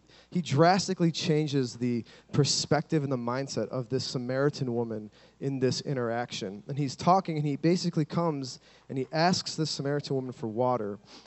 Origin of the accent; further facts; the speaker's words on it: Kalamazoo, Michigan, United States; We come from Kalamazoo, Michigan.